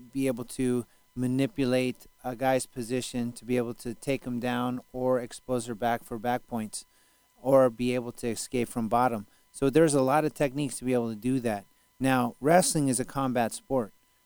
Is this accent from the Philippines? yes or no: yes; Philippines; because I am a person, and I'm a Filipino.